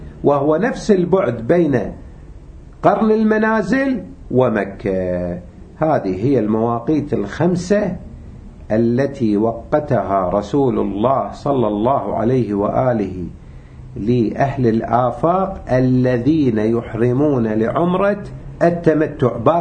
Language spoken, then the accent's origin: Arabic; Najaf, Najaf Governorate, Iraq; عندنا بالنجف خان الربع وبعدين خان النص